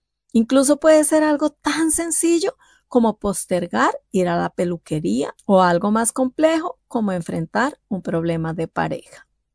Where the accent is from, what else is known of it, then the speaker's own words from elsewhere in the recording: Ibagué, Tolima, Colombia; now in Bogotá, Colombia; Años atrás, cuando llegué a Bogotá, la capital de Colombia, proveniente de Ibagué, otra ciudad relativamente cercana, alguien me regaló un libro.